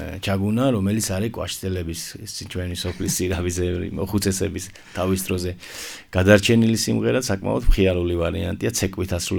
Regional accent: Keda, Adjara, Georgia; მე მოგახსენებათ დაბაქედაში დავიბადე, გავიზარდე, მაგრამ მამაპაპისეული სოფელი მაქვს კვაშტაში

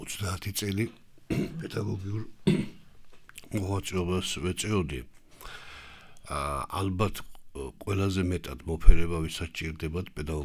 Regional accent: Batumi, Adjara, Georgia; ეს ბათუმელი ვარ, ბათუმში მშვიდად მინდა ვიარო

